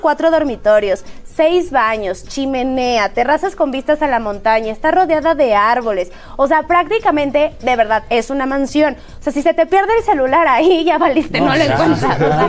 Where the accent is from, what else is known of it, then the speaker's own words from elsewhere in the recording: Mexico; uno como mexicana lo ve, o sea, ahí donde yo vivo